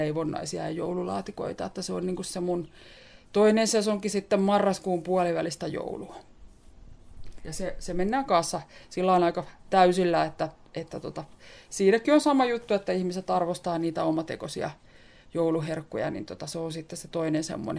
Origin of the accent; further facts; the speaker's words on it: Tampere, Pirkanmaa, Finland; Kyllä, me ollaan tamperelaisia